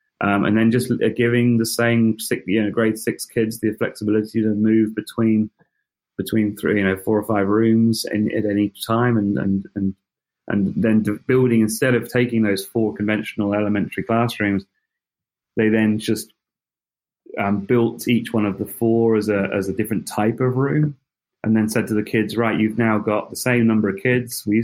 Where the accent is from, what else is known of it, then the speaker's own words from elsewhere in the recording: United Kingdom; moved away as an adult; now in New Zealand; I am a Brit. I am a UK. I now have a Kiwi passport, but I am from the UK.